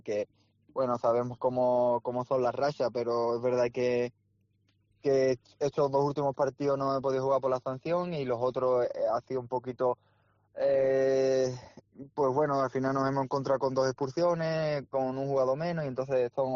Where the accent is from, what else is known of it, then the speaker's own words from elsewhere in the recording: Cádiz, Andalusia, Spain; Porque al final yo soy de Cádiz, tengo mi familia allí